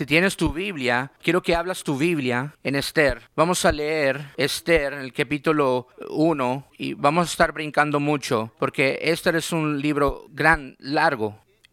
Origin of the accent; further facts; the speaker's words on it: Rochester, New York, United States; now in North Carolina, United States; Hace unos años, mi esposa y yo nos mudamos a Carolina del Norte. Yo no soy de acá, yo soy de Nueva York. Uno de acá se animó muchísimo. Sí, yo crecí allá en Rochester, New York, en la ciudad.